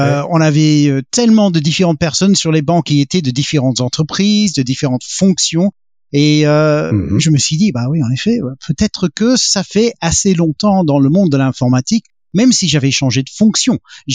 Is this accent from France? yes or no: no; United Kingdom; accent: British; French is a second language; moved away as an adult; also born or lived in Belgium; je reste un petit peu britannique quand même, avec un petit accent britannique, ça c'est un peu normal. Donc j'ai grandi au Royaume-Uni